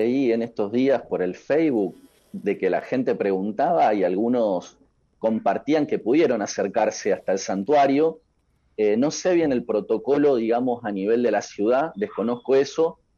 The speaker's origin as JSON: {"language": "Spanish", "town": "San Nicolás de los Arroyos", "region": "Buenos Aires Province", "country": "Argentina", "tie": "born there", "said": "nací en la ciudad de San Nicolás el 6 de noviembre del 85, así que bueno, hace unas semanitas atrás estuve de cumpleaños. Y bueno, y nací en una familia conformada por mi papá Alfredo, mi mamá María Rosa."}